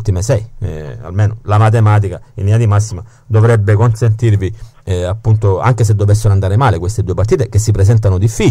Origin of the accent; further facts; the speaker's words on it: Calabria, Italy; noi come calabresi speriamo che tutte le cinque squadre possano salvarsi